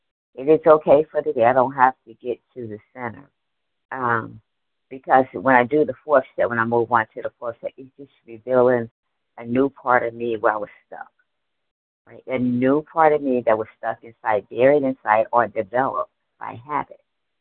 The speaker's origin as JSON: {"language": "English", "region": "Georgia", "country": "United States", "said": "I am from Georgia."}